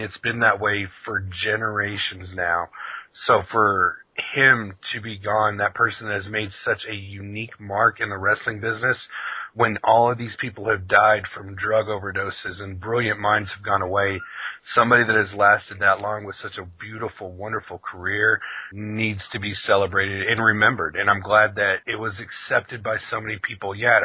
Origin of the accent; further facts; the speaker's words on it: the South, United States; Growing up in the South, Dusty Rhodes was one of the, albeit all, greatest characters down here